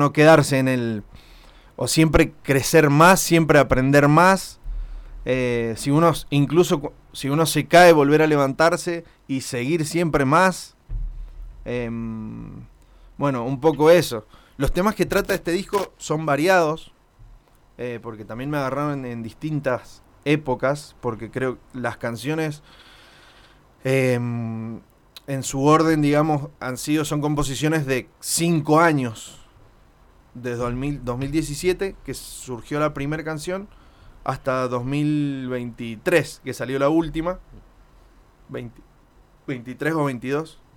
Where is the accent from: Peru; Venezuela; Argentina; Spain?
Argentina; 3 de Mayo, Mendoza; soy de acá de La Valle, soy de 3 de Mayo, me crié ahí. No nací acá en La Valle, pero mi abuelo sí. Y mis hermanos todos viven acá. Y bueno, tengo mis mejores amigos acá en La Valle, así que soy lavallino.